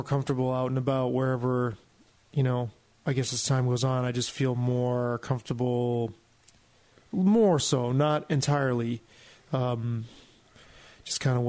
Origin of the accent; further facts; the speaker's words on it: Bronx, New York, United States; I was in my kitchen in the apartment I grew up in the Bronx